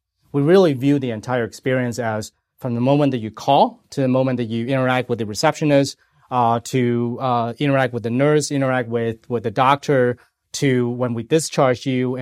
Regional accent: Hong Kong; moved away; I grew up in Hong Kong, right? So I came to this country 30 years ago.

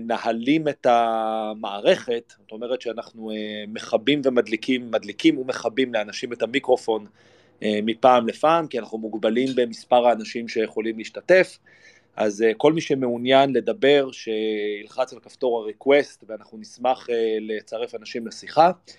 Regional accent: Jerusalem, Jerusalem District, Israel; כשאני גדלתי בירושלים בשנות ה-70 וה-80

